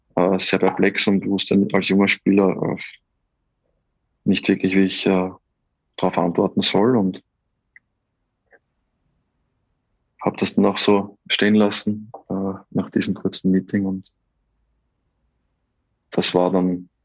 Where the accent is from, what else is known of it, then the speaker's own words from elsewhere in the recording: Vienna, Austria; Ja, ich war lange Zeit weg von Wien.